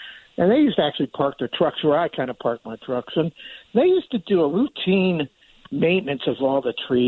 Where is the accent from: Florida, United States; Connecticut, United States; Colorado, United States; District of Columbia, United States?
Connecticut, United States; Fairfield; Hey, Will, I'm a landscaper from Fairfield, probably one of the oldest in Connecticut.